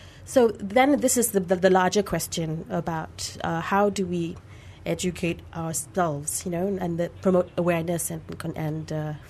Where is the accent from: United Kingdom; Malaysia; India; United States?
Malaysia; As a Malaysian